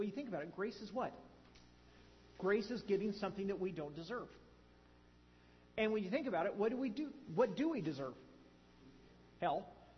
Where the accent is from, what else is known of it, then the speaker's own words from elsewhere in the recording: North Highlands, California, United States; also born or lived in Santa Rosa; And I grew up in North Highlands and then Santa Rosa, but I'm thinking more of my North Highland days.